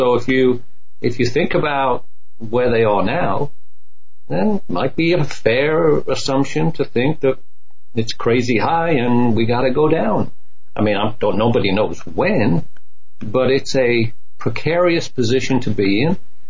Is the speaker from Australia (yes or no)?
no; United Kingdom; I'm a proud American British, you know, I'm joint. I mean, I love my home country, the old country.